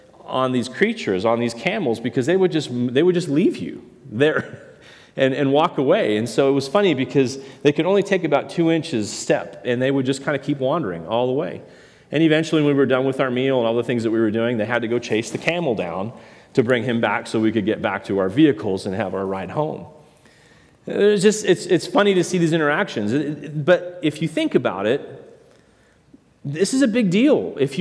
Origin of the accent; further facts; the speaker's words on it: Canada; I grew up in the Canadian Rockies, you know, just freezing every part of my body.